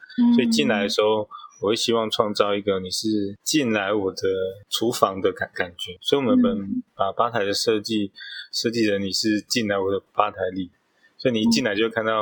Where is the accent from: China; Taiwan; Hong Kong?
Taiwan; Taichung; 因为那时候在台北工作，那我就既然在台中长大，就想说好